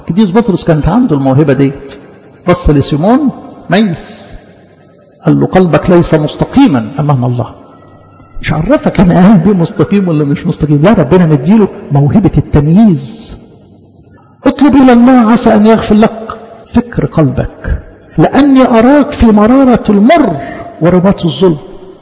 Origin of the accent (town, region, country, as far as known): Egypt